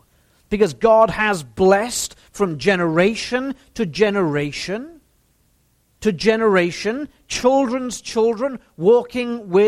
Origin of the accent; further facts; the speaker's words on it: Wales, United Kingdom; In my home country of Wales